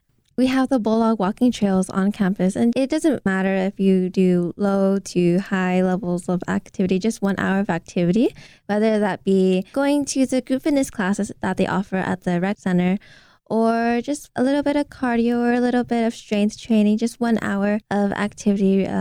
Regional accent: Fresno, California, United States; My hometown is Fresno, California.

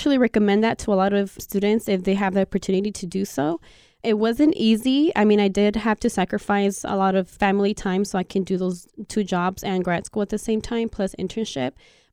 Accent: Salinas, California, United States; My hometown is in Salinas, California, so it's a 2.5-hour drive from here.

